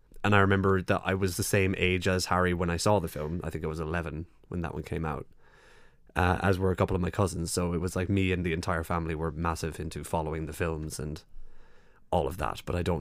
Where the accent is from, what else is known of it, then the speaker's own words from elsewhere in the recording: Ireland; my accent was fairly dulland in Ireland anyway. Like, everyone thought I was American over there.